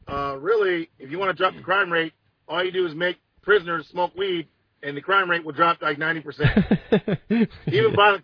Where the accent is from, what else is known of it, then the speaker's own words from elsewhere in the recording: Ann Arbor, Michigan, United States; now in Detroit, United States; So I grew up in Ann Arbor, and I came to Detroit, and they act like a joint is like the end of the world.